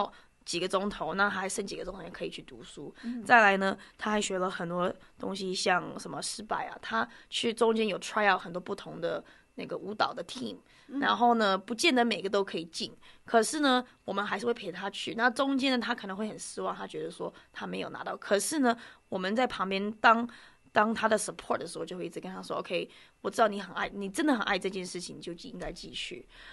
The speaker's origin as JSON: {"language": "Chinese", "country": "United States", "tie": "born or raised there", "said": "因为我们是在美国长大的，我们在美国生活，可是我们家里呢又是中国的想法啊"}